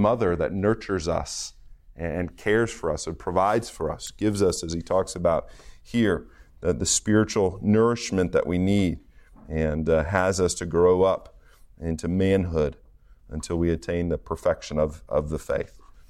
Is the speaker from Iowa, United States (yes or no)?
yes; Iowa, United States; I grew up in Iowa, and so if you're an Iowa kid, you're very familiar with corn because you see it everywhere.